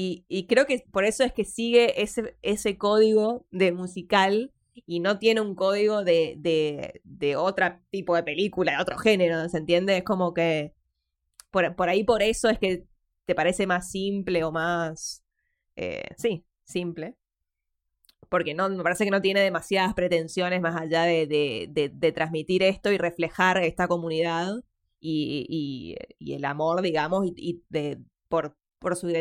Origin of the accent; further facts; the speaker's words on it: Argentina; acá somos de Argentina, que no sé, vinimos en barco